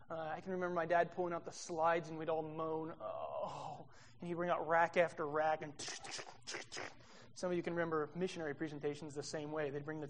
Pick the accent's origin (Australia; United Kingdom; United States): United States; New Jersey; but I am from New Jersey.